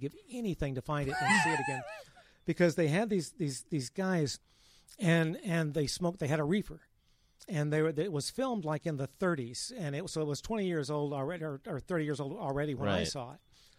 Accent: Midwest, United States; Well, once again, I'm from the Midwest, you know.

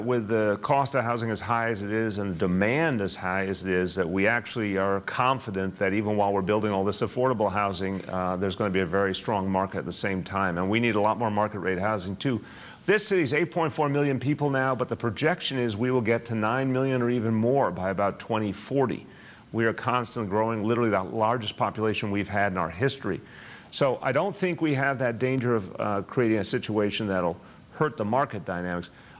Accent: Brooklyn, New York, United States; I come from Park Slope in Brooklyn, which is one of the neighborhoods that's arguably gone through the most gentrification over the last quarter century.

